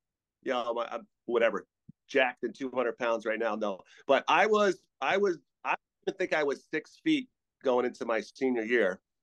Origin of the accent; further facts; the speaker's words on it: Norwell, Connecticut, United States; I'm from Norwell, Connecticut